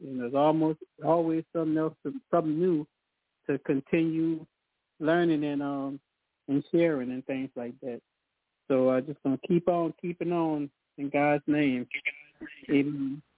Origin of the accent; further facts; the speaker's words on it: Louisiana, United States; Hello to everyone. I'm from Louisiana.